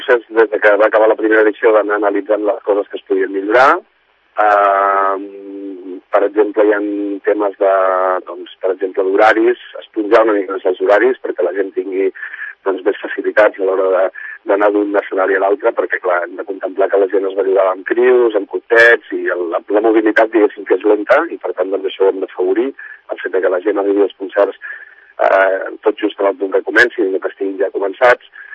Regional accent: Sant Cugat, Catalonia, Spain; Jo soc de Sant Cugat.

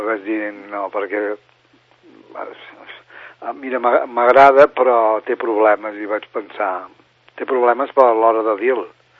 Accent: Berga, Catalonia, Spain; sóc de Berga i tinc 59 anys.

